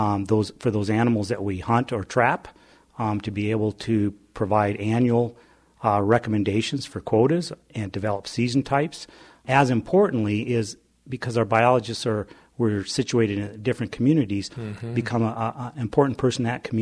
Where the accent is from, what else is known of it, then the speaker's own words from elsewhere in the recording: Butte, Montana, United States; That came from growing up in Butte.